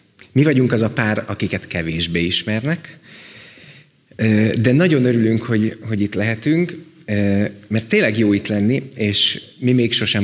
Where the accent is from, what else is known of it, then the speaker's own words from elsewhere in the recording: Miskolc, Borsod-Abaúj-Zemplén, Hungary; mi mind a ketten miskolciak vagyunk, én az avasi lakótelepen nőttem fel, ami nagyon ugyanígy néz ki